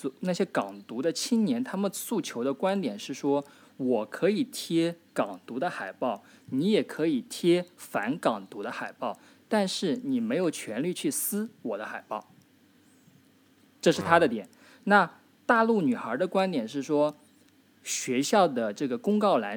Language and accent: Chinese; China; 作为一个大陆人去看这样的东西。